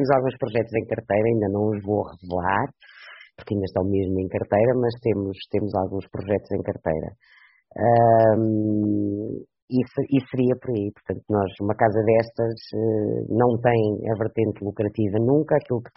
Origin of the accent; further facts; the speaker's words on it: Sever do Vouga, Aveiro, Portugal; now in Aveiro, Portugal; Eu não sou de Aveiro, não sou de cá, já cá, sou de Severo do Vouga, a terra mais bonita do mundo, já agora.